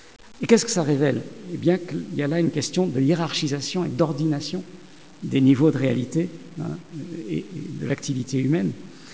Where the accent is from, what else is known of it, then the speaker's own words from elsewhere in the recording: Nice, Provence-Alpes-Côte d'Azur, France; now in Lyon, France; quand je suis arrivé à Lyon, puisque je suis un Niçois d'origine, et quand j'ai été nommé à la Cato de Lyon en 1992